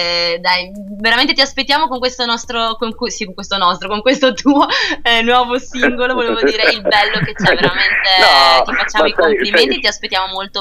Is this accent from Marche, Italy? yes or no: no; Rovereto, Trentino-Alto Adige, Italy; Poi a Rovereto io sono cresciuta, quindi dai, posso dire che è anche la mia città